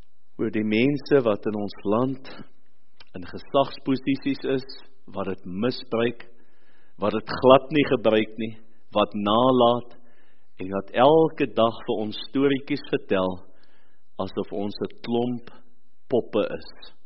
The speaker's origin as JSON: {"language": "Afrikaans", "town": "Port Elizabeth", "region": "Eastern Cape", "country": "South Africa", "said": "waar ek vandaan kom, in die Oos-Kaap in Port Elizabeth."}